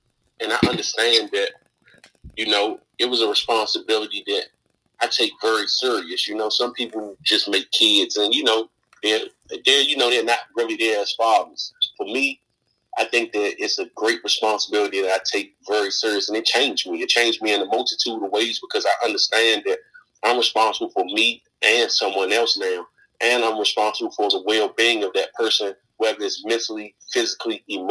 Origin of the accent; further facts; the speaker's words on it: Washington, District of Columbia, United States; born and raised in Washington, D.C. I'm a 38-year-old male, father of one child, is 15 years old. Lived in D.C. my whole life